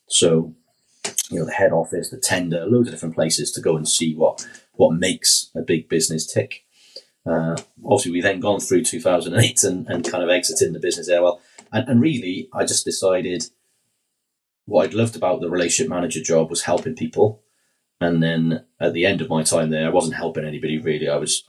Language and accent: English; Wales, United Kingdom; I am Welsh.